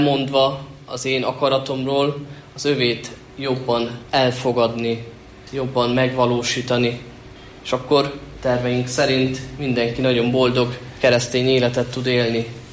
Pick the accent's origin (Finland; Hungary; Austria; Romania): Hungary; Gyöngyöspata, Heves; Gyöngyöspataról származom. Általános iskolámat részben ott helyben, részben pedig itt Gyöngyösen az egyes iskolában végeztem. Majd pedig elkerültem Esztergomba